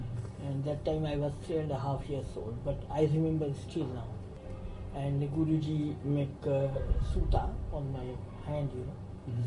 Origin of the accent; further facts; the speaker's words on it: Kolkata, West Bengal, India; English is a second language; I born and brought up in Calcutta.